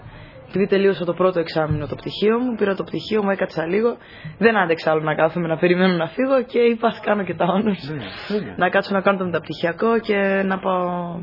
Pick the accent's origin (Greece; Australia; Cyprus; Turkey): Australia; Αν και γεννήθηκα και μεγάλωσα εδώ πέρα